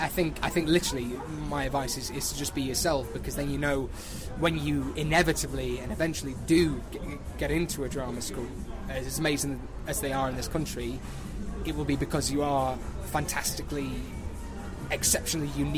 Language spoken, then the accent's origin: English; Manchester, North West England, United Kingdom; now in London, United Kingdom; I grew up in Manchester for 18 years, and then I started auditioning for drama school when I was 18